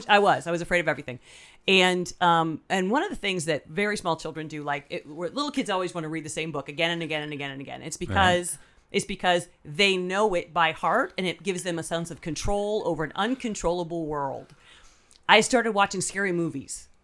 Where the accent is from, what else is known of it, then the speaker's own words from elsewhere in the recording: Tiffin, Ohio, United States; I grew up in Tiffin, Ohio.